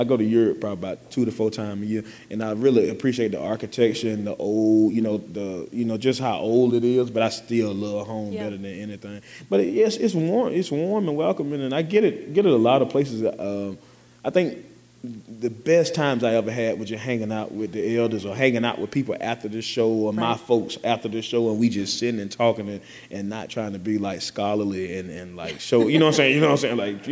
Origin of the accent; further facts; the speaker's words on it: LaGrange, Georgia, United States; born there; it's in LaGrange, Georgia, where I was born. I was born in LaGrange because Greenville ain't got no hospital.